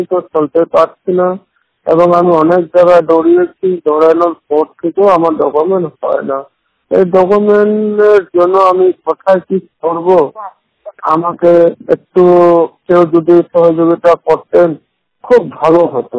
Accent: India; born there; আমি বাংলাদেশে তো নয়, আমি ভারতে জন্ম হয়েছি, ভারতের নাগরিক, ভারতেই সবকিছু

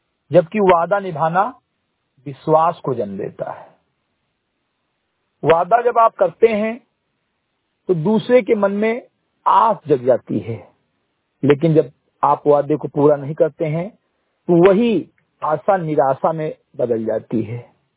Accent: Uttar Pradesh, India; ग्राम सभा समिति घटई विकासखंड मेनपुरवा जनपद बहराइच का मूल निवासी हूं

